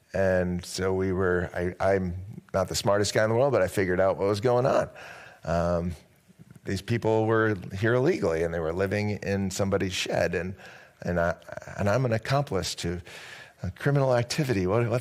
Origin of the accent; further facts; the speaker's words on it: United States; And as an American citizen, my job is to be to follow the laws of the country that I'm a part of, and to be a good citizen